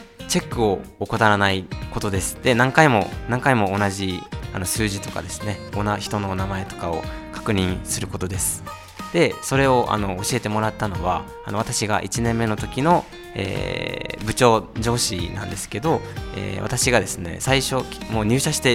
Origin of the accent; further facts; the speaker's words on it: Kumamoto, Japan; まあ私は熊本市内の出身なんですけど